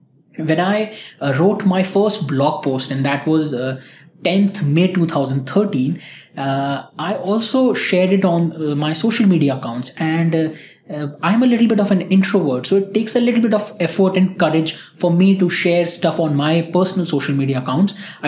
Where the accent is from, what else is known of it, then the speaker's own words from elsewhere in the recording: India; I'm from India